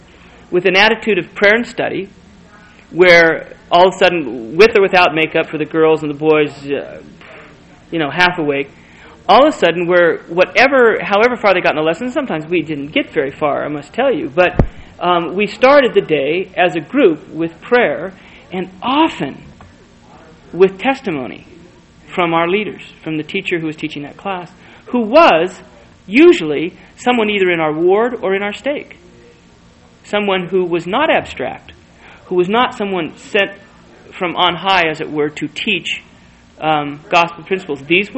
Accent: Las Vegas, Nevada, United States; also born or lived in Tucson; There were Mormon kids around. Well, I grew up in that environment, and I must tell you that in the 5 years I lived there, before I went to college at BYU, Las Vegas grew

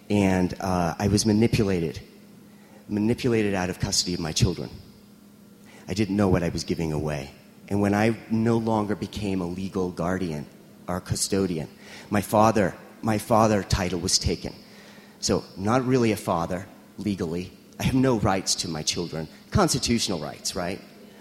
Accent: Las Vegas, Nevada, United States; I grew up in Vegas, where sex work is in the water, right?

